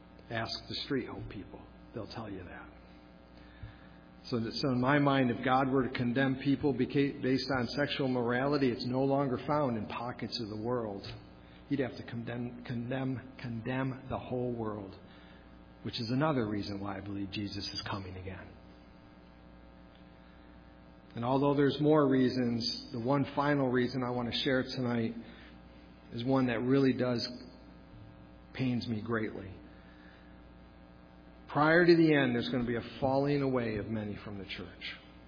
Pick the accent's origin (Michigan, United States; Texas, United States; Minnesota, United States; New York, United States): New York, United States; I grew up in Western New York State, very close to the New England states